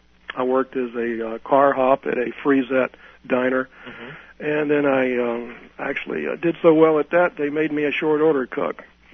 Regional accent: Gainesville, United States; Well, Gainesville's then, back in the 50s and 60s, is a lot different than it is now. It was a small town.

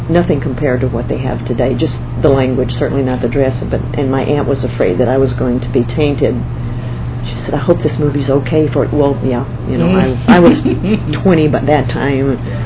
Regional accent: Louisiana, United States; I could have taken the test in California and gotten a California license, but I'm from Louisiana. I should have a Louisiana driver's license.

